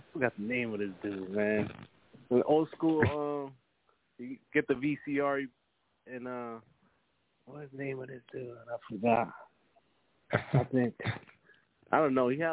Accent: Costa Rica; Growing up in Costa Rica, man, it was different. It's different than out here.

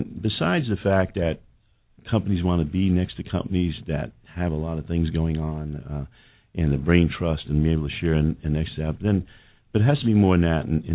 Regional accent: New York City, New York, United States; that was what shaped my thinking as a young man growing up in New York City.

